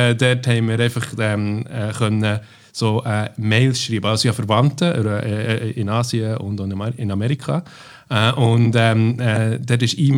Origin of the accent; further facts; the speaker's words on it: Bern, Switzerland; Ich bin eigentlich ein Mix von Stadtberner und Land, also kann man so sagen. Weil die ersten 10 Jahre bin ich in Barrow, also in der Nähe von Langnau im Emmental, aufgewachsen. Dort habe ich die ersten 10 Jahre verbracht, sehr in der Natur aus, auf einem Bauernhof aufgewachsen.